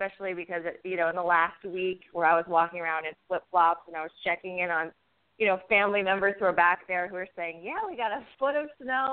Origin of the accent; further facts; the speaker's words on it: New Jersey, United States; also born or lived in New York City; now in Los Angeles, United States; Yeah, I grew up in New Jersey, right off the Garden